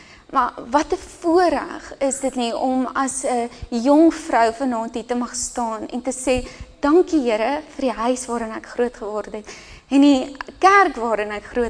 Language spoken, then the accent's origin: Afrikaans; Rustenburg, North West, South Africa; also born or lived in Brits; En ek het groot geword in Rustenburg, dis waar ek vir ons in die EG Kerk daar was en ons het op die ouderdom van 16 Brits toe getrek